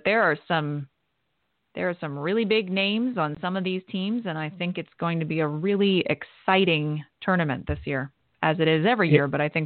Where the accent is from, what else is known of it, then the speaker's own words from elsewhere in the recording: United States; I am not simply saying this because I'm American.